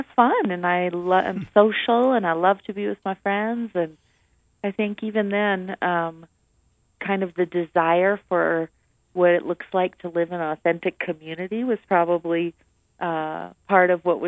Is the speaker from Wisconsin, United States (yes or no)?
yes; Wisconsin, United States; also born or lived in Hawaii; I grew up in Wisconsin, and as you said, went to law school in Nebraska, met my husband, and then he was active duty Air Force, which is what brought us to the beautiful, wonderful state of Hawaii, where we lived for 10 years